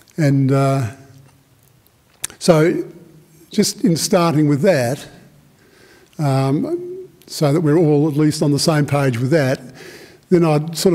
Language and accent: English; Australia; I know I'm an Australian man, I'm not a woman